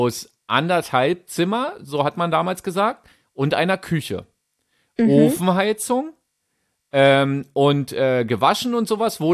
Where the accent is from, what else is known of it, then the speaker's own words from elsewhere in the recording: Berlin, Germany; Also wirklich direkt in Mitte, fast an der Spree. Ich bin ja auch an der Spree geboren. Berlin-Mitte-Boy. Hört man gar nicht.